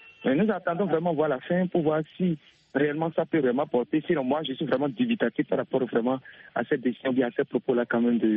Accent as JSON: {"language": "French", "country": "Benin", "said": "Au Bénin, vous allez voir que chez nous au Bénin, c'est le cas n'est pas pareil."}